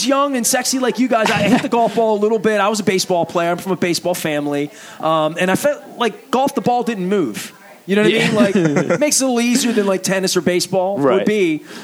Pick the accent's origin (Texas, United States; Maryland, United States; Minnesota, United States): Maryland, United States; Dundalk; But I'm from Dundalk, but we always had a Dundalk Patapsco thing.